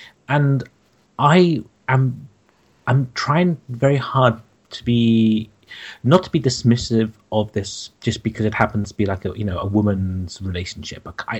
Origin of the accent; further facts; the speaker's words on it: London, United Kingdom; from London.